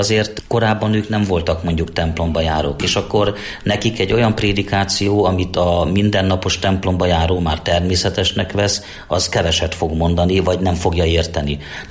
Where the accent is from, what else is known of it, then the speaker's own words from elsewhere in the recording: Sárospatak, Borsod-Abaúj-Zemplén, Hungary; Gyerekkoromban Sárospatakon Kurtos András kanonok úr volt a plébános